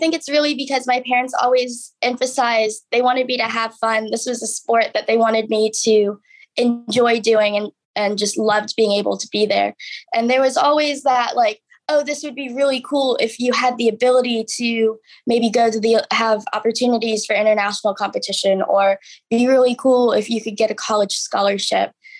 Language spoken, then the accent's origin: English; Charlotte, North Carolina, United States; So we lived outside of Charlotte, but I like to say Charlotte just because most people can recognize that city, especially now that it's become such a booming metropolis.